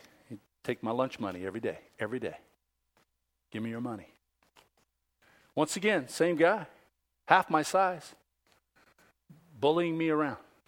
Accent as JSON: {"language": "English", "town": "San Leandro", "region": "California", "country": "United States", "tie": "born or raised there", "said": "I grew up in the Bay Area in San Leandro."}